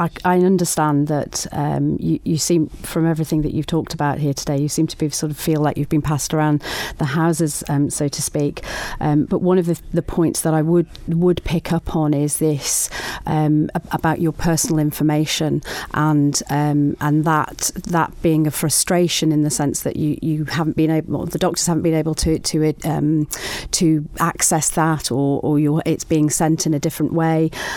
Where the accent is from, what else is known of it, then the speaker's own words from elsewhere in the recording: Isle of Man; we're terribly English, aren't we? We're terribly Manx that we don't like to complain